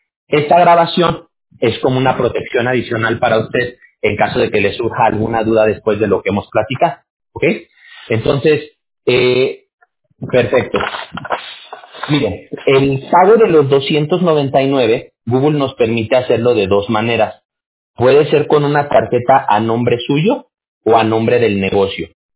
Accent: Aguascalientes, Mexico; Yo viví en Aguascalientes mucho tiempo. Yo me crié en Aguascalientes, de hecho.

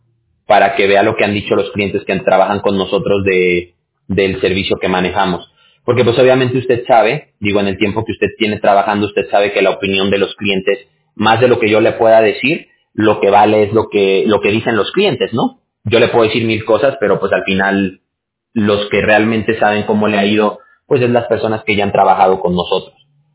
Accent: Mexico; como decimos ahí en México, de donde yo soy

